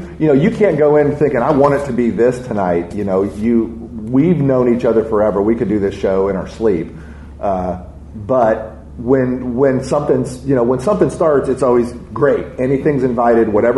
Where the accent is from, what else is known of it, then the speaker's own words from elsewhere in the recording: Indiana, United States; And we're both from Indiana, so we can both speak to it.